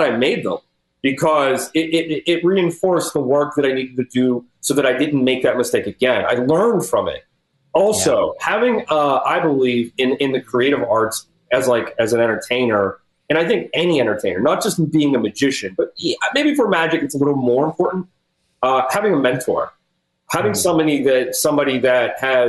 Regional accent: Pittsburgh, Pennsylvania, United States; I was thinking about what was going on back in my hometown.

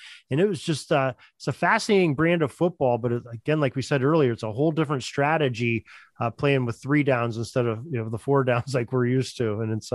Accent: United States; And it's such an interesting game to observe as an American.

